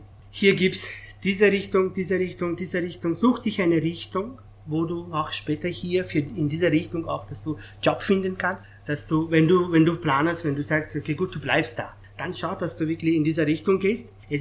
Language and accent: German; Afghanistan; German is a second language; now in Austria; weil ich komme aus Afghanistan